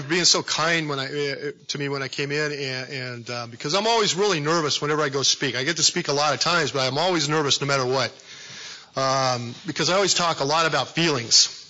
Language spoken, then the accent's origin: English; California, United States; I was born and raised down there in Southern California.